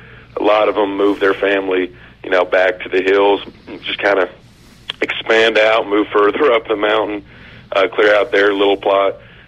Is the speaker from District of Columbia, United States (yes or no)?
no; Trammell, Virginia, United States; But I was raised in Trammell, Virginia, about an hour away.